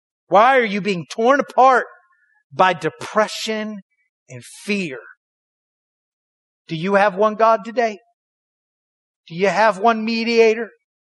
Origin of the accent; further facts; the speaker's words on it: Waco, Texas, United States; I grew up in the Bible Belt. Raise your hand and raise up in the Bible Belt. Raise up in the Bible Belt in the blessed land of Waco, Texas.